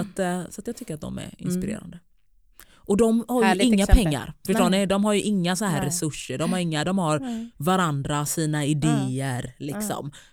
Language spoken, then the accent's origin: Swedish; Taberg, Jönköping County, Sweden; först startade vi så här ungdomscafé typ i Taberg och Norra Hammar utanför Jönköping där jag är uppvuxen.